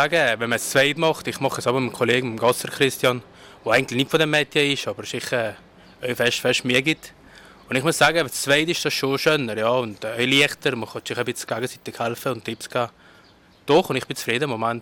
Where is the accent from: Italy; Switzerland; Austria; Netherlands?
Switzerland; Also, ich bin hier in der Schweiz geboren. Mein Vater und meine Mütter sind vor fast 40 Jahren in die Schweiz gekommen. Und ich habe hier meine Schule gemacht